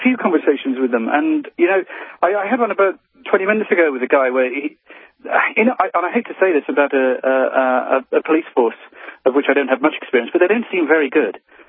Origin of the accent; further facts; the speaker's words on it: England, United Kingdom; I'm coming at this, you know, obviously as an English guy, middle class, you know, well brought up, by my middle-class parents.